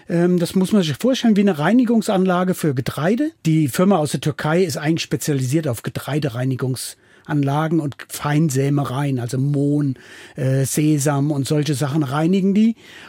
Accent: Rhineland-Palatinate, Germany; die Hivel, wie wir sagen in Rheinhessen, die Hügellandschaft

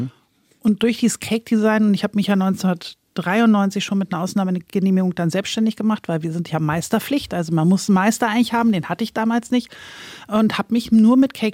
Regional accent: Volksdorf, Hamburg, Germany; Das heißt ja auch Volksdorf. Also ich habe nie woanders gelebt. Ich liebe Volksdorf, das ist meine Heimat, das ist mein Zuhause.

